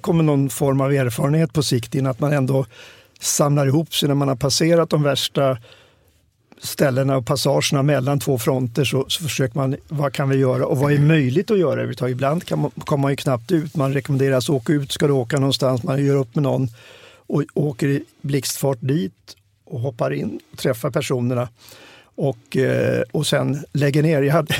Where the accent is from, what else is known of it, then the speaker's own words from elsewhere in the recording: Stockholm, Stockholm County, Sweden; Och då tänkte jag att nu är det svenskt 50-tal för mig när jag växte upp i Stockholm.